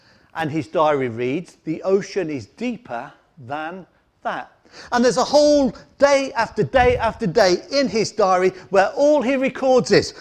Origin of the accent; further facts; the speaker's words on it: England, United Kingdom; I grew up in the Midlands. I was converted, became a Christian when I was about 17.